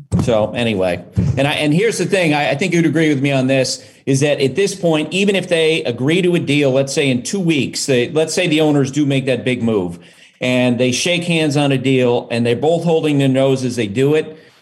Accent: Ohio, United States; because we grew up in Ohio.

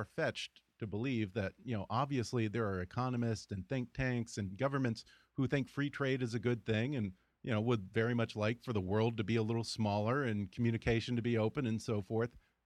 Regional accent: Texas, United States; I'm from Texas. I can vouch for that.

